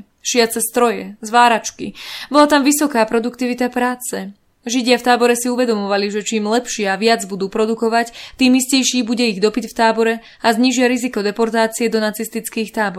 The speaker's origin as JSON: {"language": "Slovak", "town": "Topoľčany", "region": "Nitra Region", "country": "Slovakia", "tie": "born or raised there", "said": "Pochádzam z Topolčian a narodil som sa v jednej najchudobnejšej židovskej rodine s 10 deťmi"}